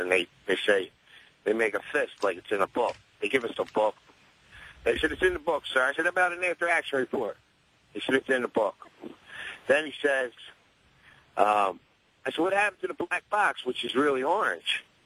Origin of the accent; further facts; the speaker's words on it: Philadelphia, Pennsylvania, United States; I'm a pretty big guy. Plus, I'm from Philly.